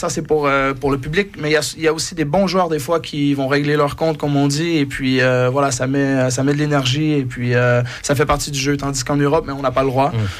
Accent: Montreal, Quebec, Canada; moi je viens de Montréal

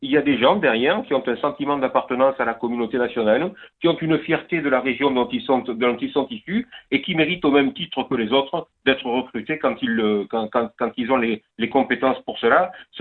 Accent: Perpignan, Occitanie, France; born there; accent: southern French; also born or lived in Toulouse; Vous savez que je suis natif de Perpignan.

